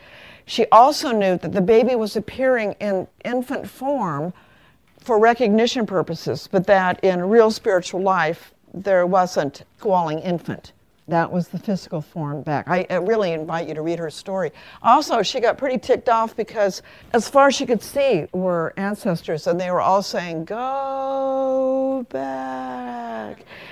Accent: Kansas, United States; They cost a dime. I'm from Kansas.

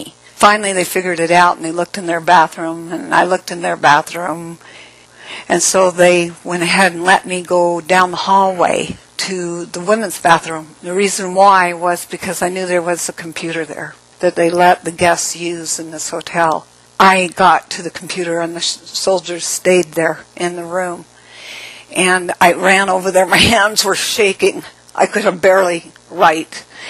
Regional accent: United States; I'm an American, please help me, come get me now.

